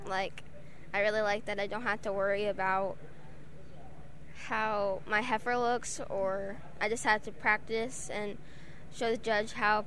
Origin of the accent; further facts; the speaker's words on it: United States; Well, I'm 13 years old, and I'm from Madison County, and I've been showing heifers since I was very little.